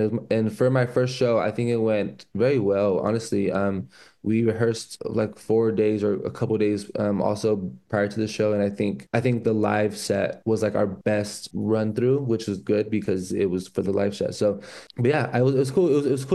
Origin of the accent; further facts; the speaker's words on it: California, United States; Even though I live in LA and I'm from California my whole life